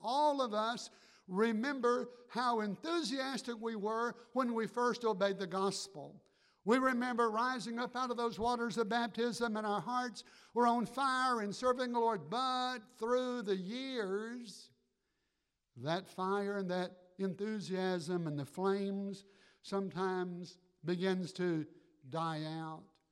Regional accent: Georgia, United States; I grew up in South Georgia. Growing up in South Georgia as a little boy

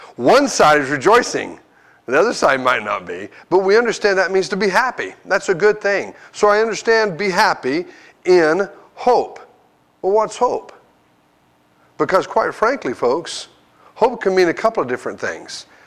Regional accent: Dumas, Texas, United States; I was raised in Dumas, Texas, just across the border over there in the Texas Panhandle, and grew up on a farm outside of Dumas.

